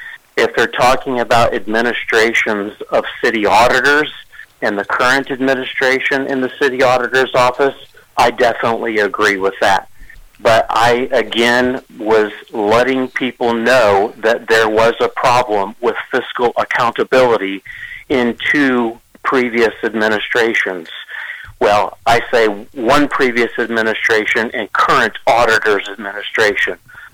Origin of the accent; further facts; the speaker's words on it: Marion, United States; when I was in my last term as mayor of the city of Marion, my hometown, your hometown, and many others.